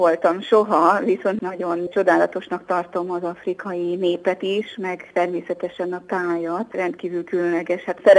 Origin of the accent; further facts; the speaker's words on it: Transylvania, Romania; now in Hungary; mert itt élek, hanem azért is, mert én határon túli magyarként, erdélyi székelyként mindig is vágytam arra, hogy az anyaországban, Magyarországon élhessek